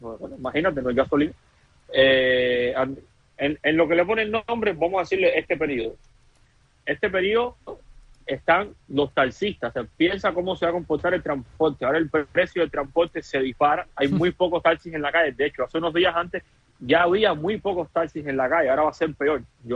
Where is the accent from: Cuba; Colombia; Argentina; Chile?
Cuba; Bueno, como economista y como cubano lo que veo es lo mismo, ¿no?